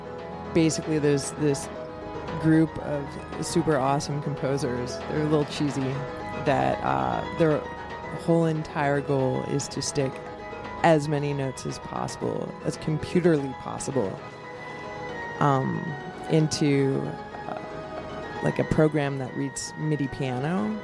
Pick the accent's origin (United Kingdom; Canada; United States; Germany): Canada; I'm going to bring to you music tonight from everywhere else but Canada, because I'm Canadian.